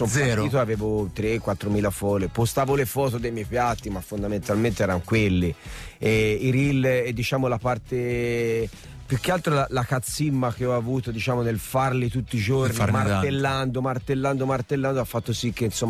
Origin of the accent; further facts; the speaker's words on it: Pistoia, Tuscany, Italy; Io sono pistoiese.